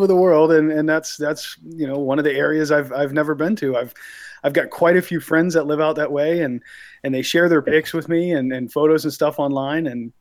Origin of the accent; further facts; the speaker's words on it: Florida, United States; I'm a third generation Floridian, man. I grew up here in Florida